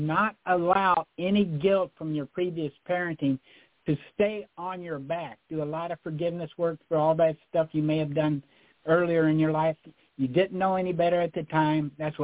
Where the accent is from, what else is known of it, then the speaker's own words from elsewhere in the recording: Kentucky, United States; I was raised in Western Kentucky. I incarnated to Western Kentucky.